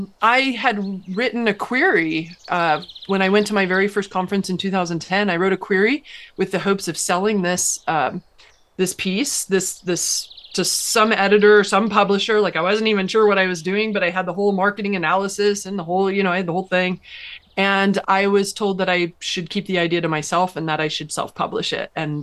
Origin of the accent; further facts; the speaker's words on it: Midwest, United States; now in Arizona, United States; So I didn't grow up in Arizona. And when I was growing up in the Midwest